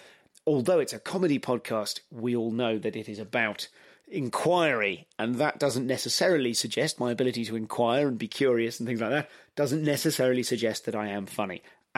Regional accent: England, United Kingdom; and God, I'm so English.

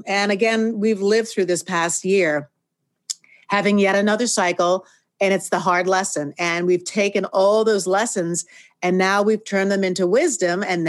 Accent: New York, United States; And when I was growing up, I grew up outside New York, multicultural area.

